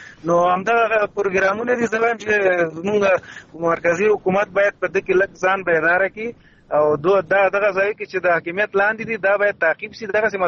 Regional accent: Laghman, Afghanistan; now in Kabul, Afghanistan; زه خپل د لغمان یم، ګرچه کابل کې اوسیږو

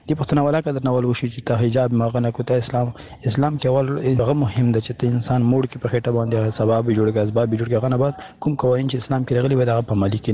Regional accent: Afghanistan; now in United Arab Emirates; له عربی متحده امارات نه. زه د یو افغان په حیث د ازادي راډیو پیغام پرېږدم.

